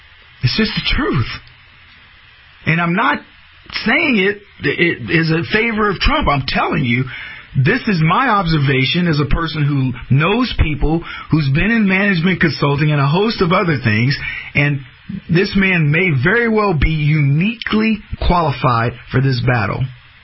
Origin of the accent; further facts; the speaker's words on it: United States; As an American who watched what has happened over the past almost two decades now, I want vengeance and grievance.